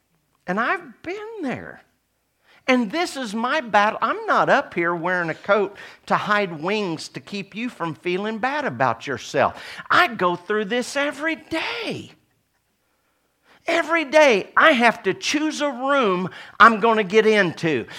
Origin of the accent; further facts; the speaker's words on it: Oklahoma, United States; I'm from Oklahoma, born and raised, in which we still pay our landscapers more than our educators.